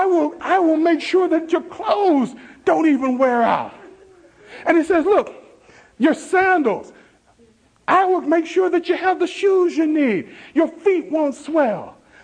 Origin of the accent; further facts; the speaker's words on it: the South, United States; As I said, I grew up in the South. I grew up in the South in the days before everybody had air conditioning.